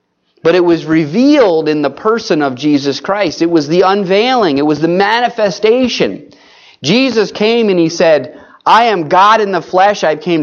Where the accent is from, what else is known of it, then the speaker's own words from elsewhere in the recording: New Jersey, United States; Now, I'm from South Jersey, and Philly is right just down the road.